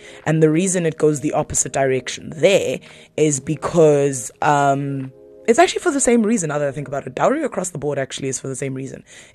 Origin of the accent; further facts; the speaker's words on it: South Africa; So in other parts of Africa, obviously, me being a South African, there is actually a point about South Africa here.